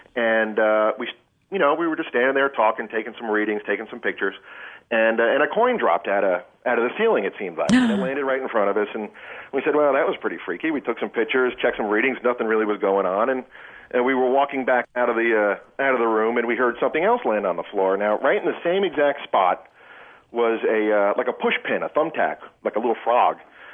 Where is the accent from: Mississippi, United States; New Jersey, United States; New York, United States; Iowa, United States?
New York, United States; Long Island; I'm from Long Island. I went out to that house when I was in high school and walked around and checked it out.